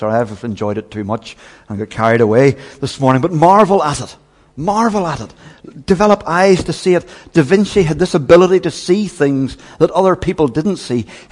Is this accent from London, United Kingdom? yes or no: no; Belfast, Northern Ireland, United Kingdom; born there; she was born in Chicago, and I was born in Belfast, and yet God caused our paths to intersect in Letterkenny